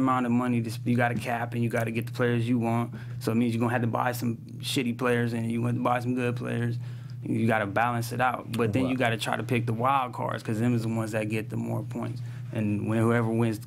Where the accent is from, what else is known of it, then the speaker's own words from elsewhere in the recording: San Pedro, California, United States; If you ask me. Where you from? I'll tell you San Pedro.